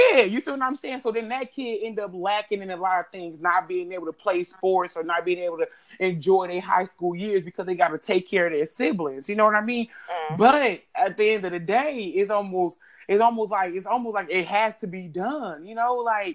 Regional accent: Oakland, California, United States; Number one, I'm from East Oakland myself.

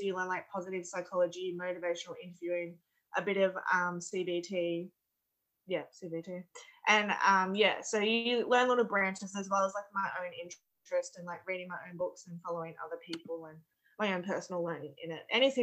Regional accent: Australia; I'm from Australia. I actually grew up in a really tiny country town. It's only like 300 people in a farming community.

